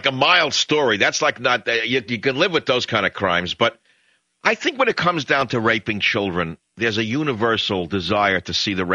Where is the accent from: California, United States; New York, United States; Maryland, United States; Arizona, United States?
New York, United States; Bronx; we're talking quite a few decades ago, and we grew up in the South Bronx.